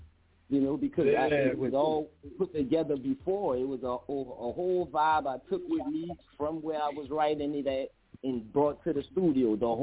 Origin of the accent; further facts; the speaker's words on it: New Orleans, Louisiana, United States; accent: New Orleans; but I always had my accent and my New Orleans slang.